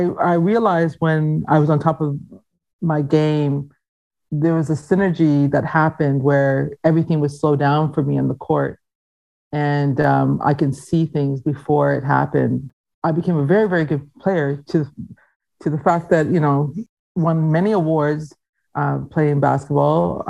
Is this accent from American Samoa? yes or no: no; Canada; that was always a tension for me as a Canadian, because I was born here, you know?